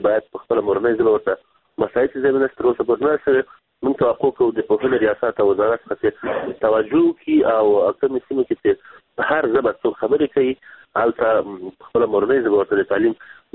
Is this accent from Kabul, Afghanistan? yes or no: no; Baghlan, Afghanistan; خو د یو بغلاني په حیث او د یو افغان په حیث